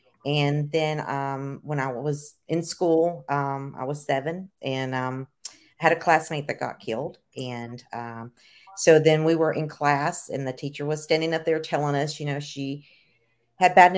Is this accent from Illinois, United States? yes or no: no; Tennessee, United States; I was raised here in Tennessee and, it was not allowed.